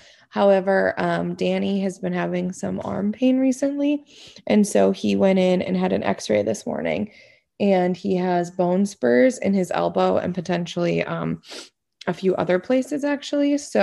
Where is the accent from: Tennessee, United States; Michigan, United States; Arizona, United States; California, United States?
Michigan, United States; Escanaba; born there; I was born in Escanaba, Michigan. That is in Michigan's Upper Peninsula.